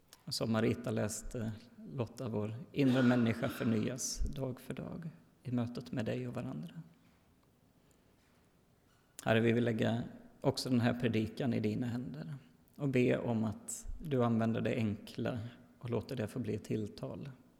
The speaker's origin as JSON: {"language": "Swedish", "town": "Lidköping", "region": "Västra Götaland County", "country": "Sweden", "lives_now": "Örebro, Sweden", "said": "så kommer jag ifrån Lidköping. Den här församlingen är min första församling som jag blev medlem i när jag var 16 år gammal. Nu så bor jag i Örebro"}